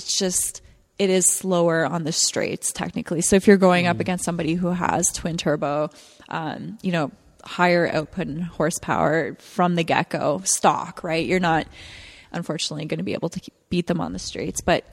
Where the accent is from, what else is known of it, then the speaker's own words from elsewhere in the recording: Elmira, Ontario, Canada; I was born and raised in Waterloo, actually out in the country, out in Elmira.